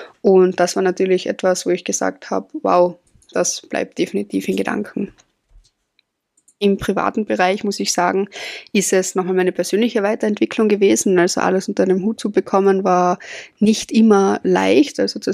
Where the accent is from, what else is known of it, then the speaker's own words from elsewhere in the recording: Austria; ich komme aus Österreich, bin 24 Jahre